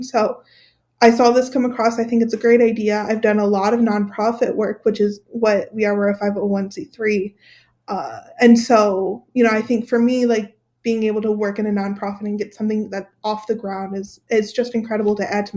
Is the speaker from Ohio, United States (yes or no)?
yes; Amherst, Ohio, United States; also born or lived in Cleveland; I grew up in Cleveland, basically. I'm from Amherst.